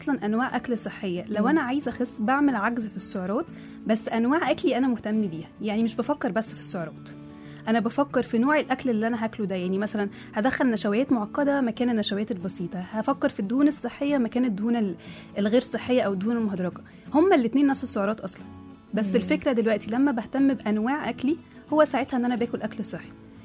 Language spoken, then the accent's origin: Arabic; Egypt; بس إحنا مفهومنا كمصريين يعني إن أنا بخس